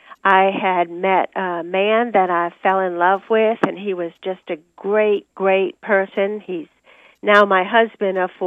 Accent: Rhode Island, United States; I grew up in Rhode Island, not too far from Boston, about an hour away. I grew up in a wonderful home.

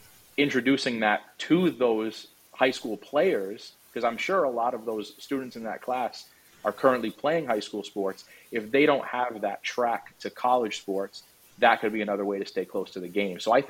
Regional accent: Massachusetts, United States; I'm from Massachusetts, in the Massachusetts High School Association

